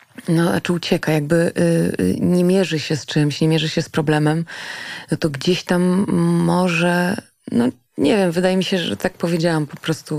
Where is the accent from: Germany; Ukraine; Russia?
Germany; Hamburg; first language German; Wychowywałam się, urodziłam się w Hamburgu i przez pierwsze 6 lat mówiłam po niemiecku.